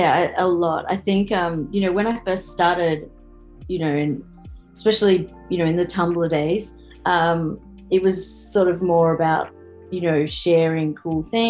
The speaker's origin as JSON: {"language": "English", "country": "Australia", "said": "Down Under is, of course, Australia."}